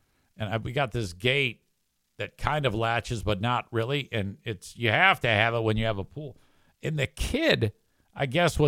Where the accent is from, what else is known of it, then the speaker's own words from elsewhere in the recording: Detroit, Michigan, United States; Because back where I grew up in Detroit, Devil's Night was big.